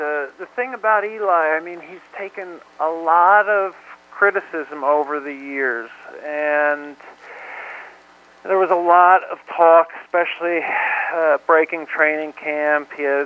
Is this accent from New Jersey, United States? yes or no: yes; New Jersey, United States; Everybody's got that team that they grew up idolizing. And for me, growing up in New Jersey, it was the Giants.